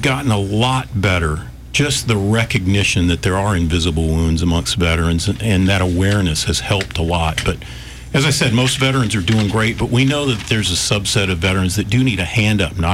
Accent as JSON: {"language": "English", "town": "Montgomery", "region": "Alabama", "country": "United States", "tie": "born or raised there", "said": "So I'm originally from Montgomery. I was born right in St. Margaret's Hospital. I grew up as a little kid here. My dad got transferred around."}